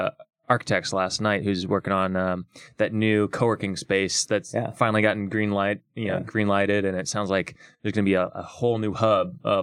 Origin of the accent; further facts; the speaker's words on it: West Lafayette, Indiana, United States; I grew up in West Lafayette, which is where Purdue is